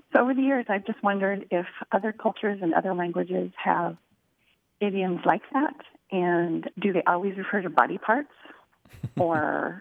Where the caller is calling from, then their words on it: Coeur d'Alene, Idaho, United States; I'm calling from Coeur d'Alene, Idaho.